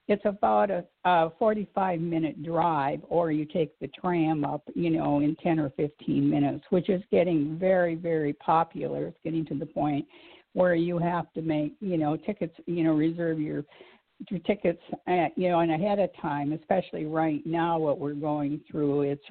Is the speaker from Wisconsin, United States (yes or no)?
yes; Wisconsin, United States; accent: Midwestern; Yes, born and raised in Wisconsin.